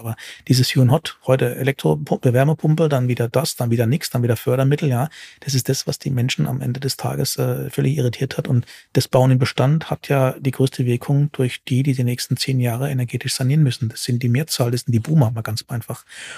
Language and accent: German; Southern Germany, Germany; als Süddeutscher